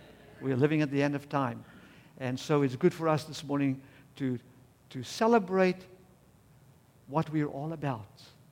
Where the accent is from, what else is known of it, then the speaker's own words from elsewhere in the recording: South Africa; So he was my president as a South African.